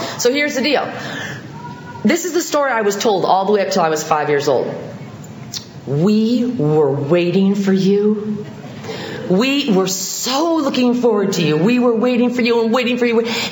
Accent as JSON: {"language": "English", "town": "Arcadia", "region": "California", "country": "United States", "tie": "born or raised there", "said": "My dad's a retired orthopedic surgeon. We were raised in Arcadia."}